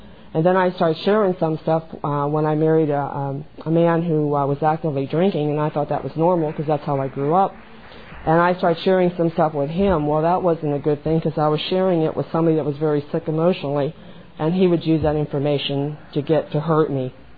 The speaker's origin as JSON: {"language": "English", "town": "Brookfield", "region": "Ohio", "country": "United States", "said": "I'm from Brookfield, Ohio."}